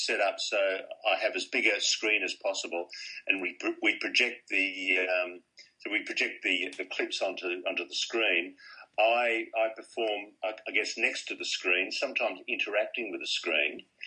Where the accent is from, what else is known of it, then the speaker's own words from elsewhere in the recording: Australia; I've been a kid growing up in Australia